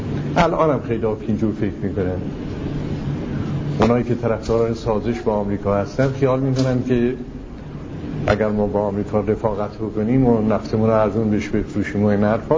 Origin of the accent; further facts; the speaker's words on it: Iran; ما ایرانی هستیم خجالت میکشیم.